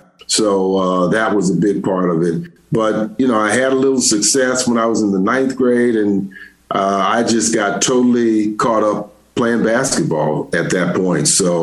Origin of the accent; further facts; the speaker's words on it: Berkeley, California, United States; I still look at my experience growing up in Berkeley as a very pivotal part of my overall development and allowed me to do things later on in life. And Berkeley, first of all, was a city right next